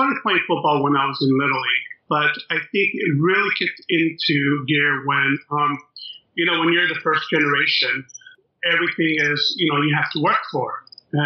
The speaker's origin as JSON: {"language": "English", "country": "Tonga", "tie": "born or raised there", "said": "Yes, I grew up in the Kingdom of Tonga, and life was really, shall we say, just free and easy."}